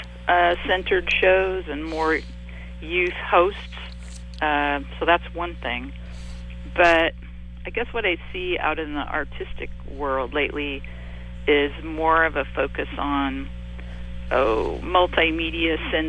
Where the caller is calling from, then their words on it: Portland, Oregon, United States; North Portland.